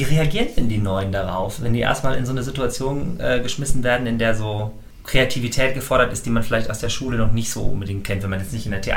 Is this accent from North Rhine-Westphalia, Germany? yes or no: yes; Dortmund, North Rhine-Westphalia, Germany; weil ich komme auch aus Dortmund, aber kenne den Stadtteil kaum.